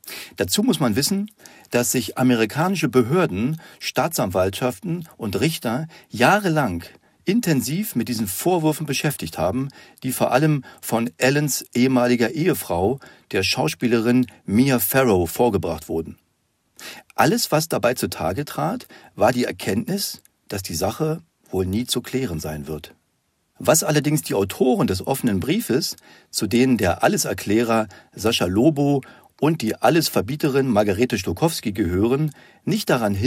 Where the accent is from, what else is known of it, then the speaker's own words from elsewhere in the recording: Germany; Das hat vermutlich mit meiner Jugend in der DDR zu tun